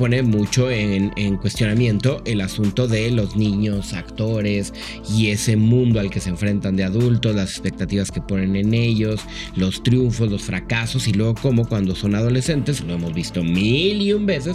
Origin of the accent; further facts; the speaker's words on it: Mexico; Como mexicanos, de repente, ay, otra vez México, van a hablar de narcotráfico.